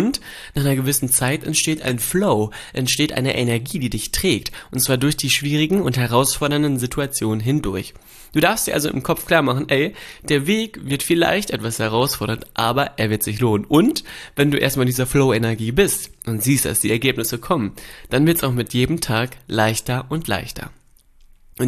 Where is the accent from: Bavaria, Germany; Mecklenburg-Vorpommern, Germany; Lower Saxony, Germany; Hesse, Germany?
Lower Saxony, Germany; Melle; now in Gifhorn, Germany; Das liegt ganz in der Nähe von meiner Heimat Melle. Da bin ich groß geworden und erst später nach Gifhorn zu Damian gezogen.